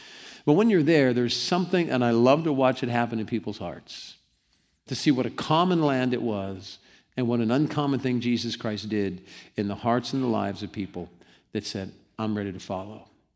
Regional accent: Cincinnati, Ohio, United States; I love to go back to the place where I grew up in just outside Cincinnati, Ohio. I like to walk the streets my father walked when he was a kid and my mother walked when she was a kid.

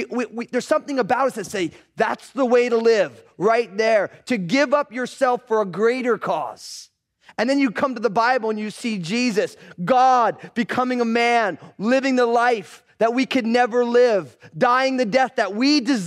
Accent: East Coast, United States; I didn't grow up in the church at all. I grew up on the East Coast, on a big, fat, all-Italian family.

